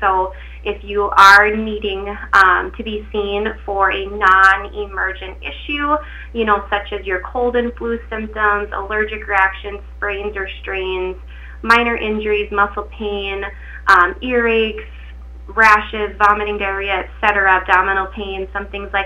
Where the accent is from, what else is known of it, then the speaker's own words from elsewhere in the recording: Dawson, Minnesota, United States; I am originally from the Dawson-Boyd area, grew up there and graduated from Dawson High School